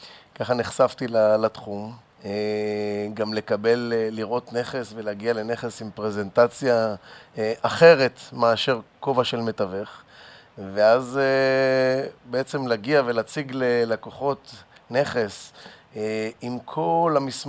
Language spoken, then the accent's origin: Hebrew; Tel Aviv, Tel Aviv District, Israel; אני גדלתי בשכונות הצפוניות של תל אביב, שם אני היום עובד, שם אני מכיר את השטח